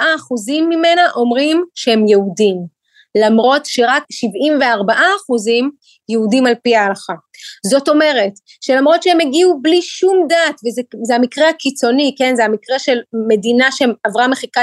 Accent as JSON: {"language": "Hebrew", "country": "Ukraine", "tie": "born or raised there", "moved": "yes", "lives_now": "Israel", "said": "ואני ילידת אוקראינה. כשאני עליתי לארץ בשנת 91, זה היה אחרי שהמדינה שבה גדלתי ונולדתי הייתה 70 שנה תחת דיכוי דתי אינטנסיבי."}